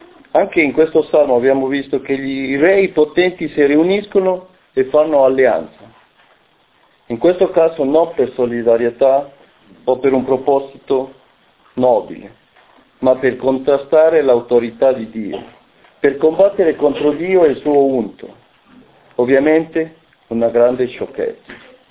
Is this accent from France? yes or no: no; Ecuador; questo terremoto che è venuto nel mio paese, ovvero in Ecuador